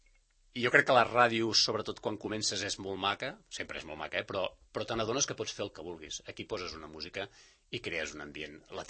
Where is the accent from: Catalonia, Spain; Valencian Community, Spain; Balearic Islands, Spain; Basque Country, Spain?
Catalonia, Spain; Blanes; also born or lived in Girona; em vaig posar a treballar a la ràdio local a Blanes, que soc de Blanes, i allò entre Blanes i Girona vaig viure uns quants anys